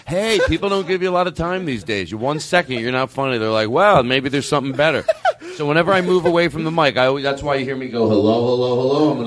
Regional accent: Brooklyn, New York, United States; I'm in from Brooklyn. I'm in the 714.

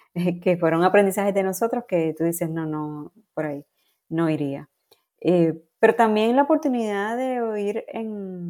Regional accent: Puerto Rico; born there; más donde yo nací, ¿no? Volver a Puerto Rico a hablar de cosas que me gustan mucho

